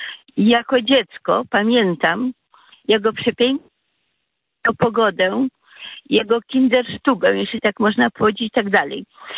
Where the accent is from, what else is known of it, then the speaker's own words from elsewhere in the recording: Grodno Region, Belarus; now in Poland; gdy przyjechaliśmy z Kresów, z powiatu ośmiańskiego, w 1946 roku przyjechaliśmy do Polski jako repatrianci.